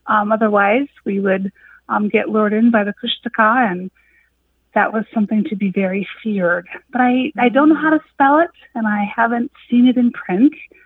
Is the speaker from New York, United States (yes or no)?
no; Alaska, United States; now in Spokane, United States; I'm originally from Alaska, calling from Spokane.